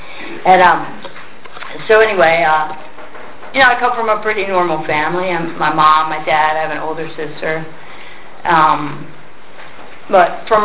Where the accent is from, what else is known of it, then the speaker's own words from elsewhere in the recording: Texas, United States; And I was born in Texas. I was raised there. I lived there probably for the first 24 or 25 years of my life, and people noticed pretty quick that I don't really have an accent.